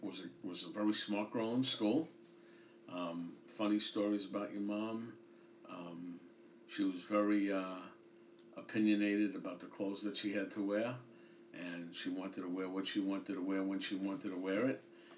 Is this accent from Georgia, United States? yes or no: no; Brookline, Massachusetts, United States; also born or lived in Dorchester, United States; I grew up to the second grade in Dorchester, and then the third grade through the eighth grade, I lived in Brookline.